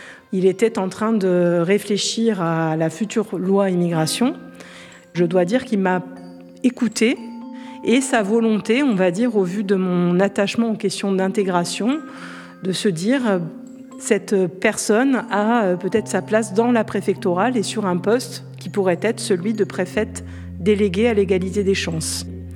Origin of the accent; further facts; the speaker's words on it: Corsica, France; j'ai vécu toute mon enfance en Corse, dans un petit hameau.